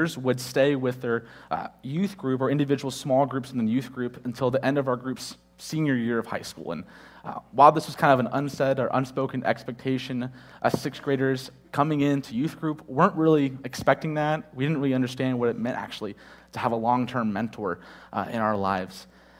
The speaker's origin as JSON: {"language": "English", "region": "Michigan", "country": "United States", "tie": "born or raised there", "lives_now": "Florida, United States", "said": "I grew up in Michigan, so this white substance we call snow, I know it's probably unfamiliar here in Florida"}